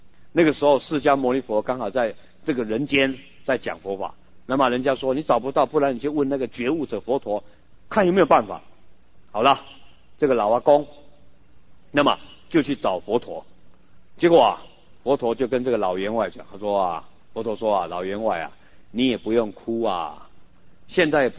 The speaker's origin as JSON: {"language": "Chinese", "country": "China", "said": "所以我们中国人说，己所不欲勿施于人啊"}